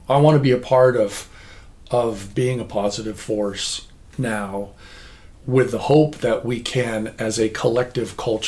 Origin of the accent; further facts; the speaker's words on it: California, United States; growing up in Orange County, the one thing that symbolized that post-war optimism more than anything else to me was Disneyland USA.